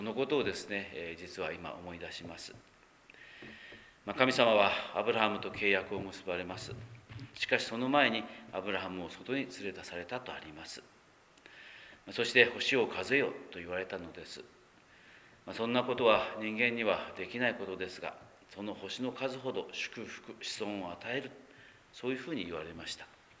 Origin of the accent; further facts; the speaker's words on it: Aso, Kumamoto, Japan; もう一回はふるさとの阿蘇の草千里というところに夜行きまして